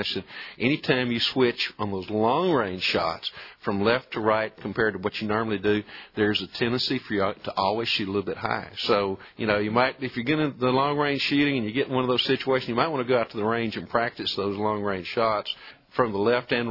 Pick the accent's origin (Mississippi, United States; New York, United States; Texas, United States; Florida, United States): Texas, United States; When I was a youngster growing up in Colorado County